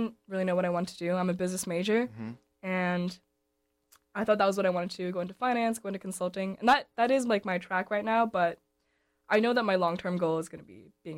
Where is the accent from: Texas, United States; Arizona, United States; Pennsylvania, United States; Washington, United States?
Washington, United States; Seattle; So I'm from Seattle.